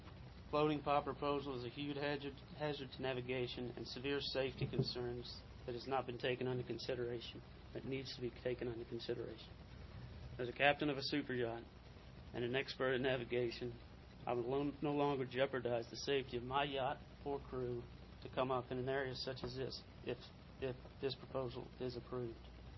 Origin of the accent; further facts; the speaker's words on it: Gwynn's Island, Virginia, United States; I'm born and raised on Gwynn's Island.